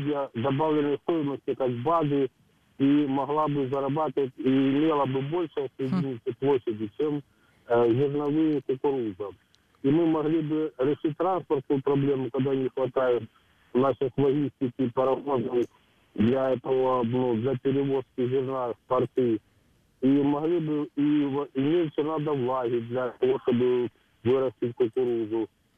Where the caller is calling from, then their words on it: Sumy, Sumy Oblast, Ukraine; город Сумин.